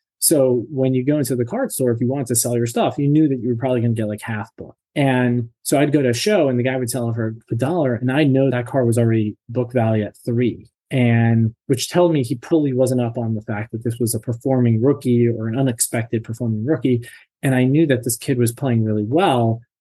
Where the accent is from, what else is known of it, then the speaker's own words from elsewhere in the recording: New Jersey, United States; The long story short is I grew up in New Jersey and grew up in a great family, but not entrepreneurial minded.